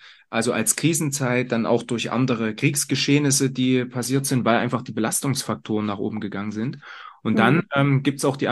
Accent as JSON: {"language": "German", "region": "Saxony", "country": "Germany", "said": "ich komme aus dem Erzgebirge"}